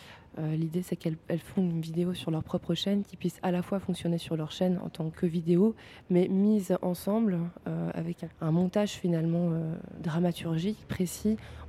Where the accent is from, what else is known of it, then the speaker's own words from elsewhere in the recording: Brussels, Brussels-Capital Region, Belgium; je viens de Bruxelles.